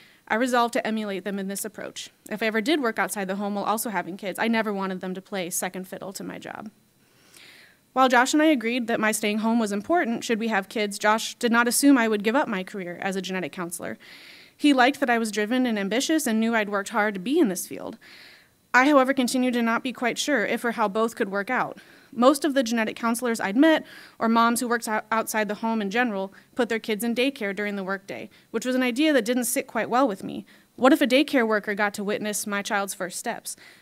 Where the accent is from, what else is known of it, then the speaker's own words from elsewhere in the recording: Minnesota, United States; I shadowed them at local hospitals where I grew up in Minnesota.